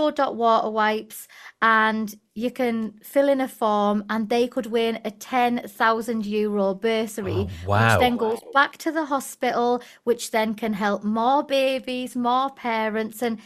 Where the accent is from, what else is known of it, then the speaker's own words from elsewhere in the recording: Newcastle, North East England, United Kingdom; Oh well, I'm a Geordie